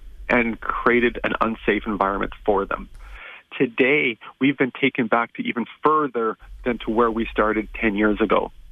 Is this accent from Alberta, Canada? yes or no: yes; Camrose, Alberta, Canada; I'm 55 now, approaching 55. When I was younger, growing up in Camrose, Alberta, smallish town here